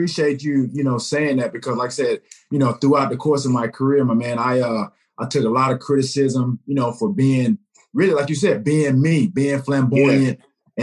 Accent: the South, United States; But again, growing up in the South, being raised by my grandmother, she always taught me to just be me.

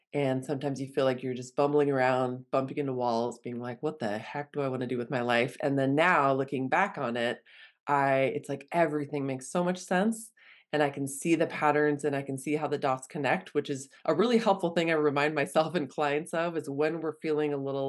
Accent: California, United States; growing up in California, I always felt not necessarily like an outsider, but I felt very European.

